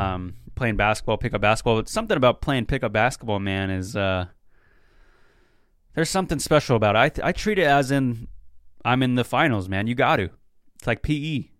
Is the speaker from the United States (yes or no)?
yes; Seattle, Washington, United States; You know, I'm from Seattle. You know, it's a great place.